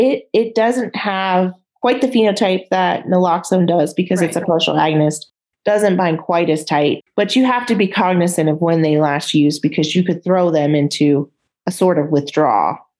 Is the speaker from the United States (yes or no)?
yes; Michigan, United States; in the UP, for example, in Michigan, because I'm from Michigan, you might have to travel an hour to the hospital.